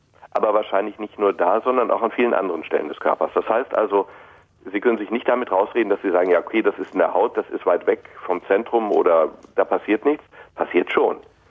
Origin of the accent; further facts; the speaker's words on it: North Rhine-Westphalia, Germany; Ich komme aus dem Ruhrgebiet.